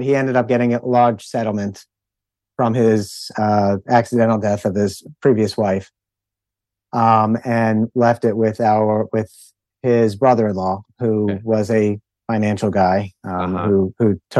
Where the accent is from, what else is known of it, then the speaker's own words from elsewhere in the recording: Philadelphia, Pennsylvania, United States; We grew up in Philadelphia as well